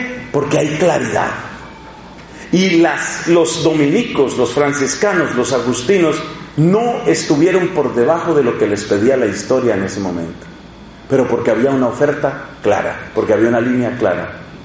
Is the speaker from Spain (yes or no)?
no; Colombia; Estábamos en un lugar sumamente inhóspito de mi tierra, Colombia, el norte de Santander.